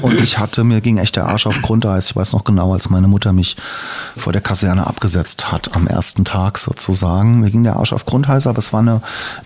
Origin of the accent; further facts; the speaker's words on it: Hesse, Germany; also born or lived in Darmstadt; Dann bin ich in Osthessen aufgewachsen. In der Nähe zwischen Fulda und Schlüchtern, mein Kinzigkreis. Am Arsch der Welt, so in so einem ganz engen Tal. Auf der einen Seite Spessart, von der anderen Seite Vogelsberg. Die Rhön schließt so an.